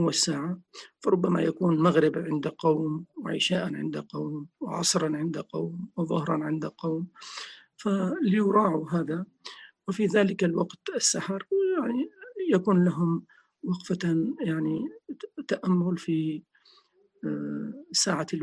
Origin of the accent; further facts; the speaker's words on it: Damascus, Damascus Governorate, Syria; كان بعض الشيوخ عندنا في دمشق